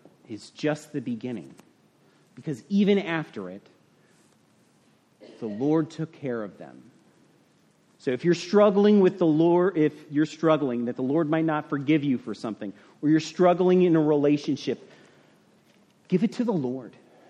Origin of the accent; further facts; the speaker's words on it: Ireland; and as an Irish person, I understand the guilt.